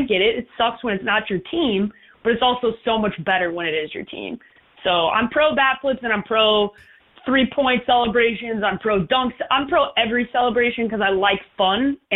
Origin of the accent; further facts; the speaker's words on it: Chicago, Illinois, United States; And maybe it's because I grew up in Chicago, but I've always loved Jabari Parker.